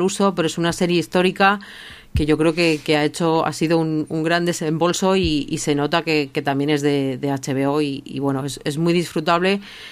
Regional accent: Basque Country, Spain; yo como vasca

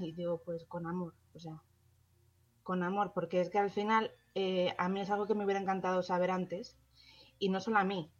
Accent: Spain; si somos españoles todos

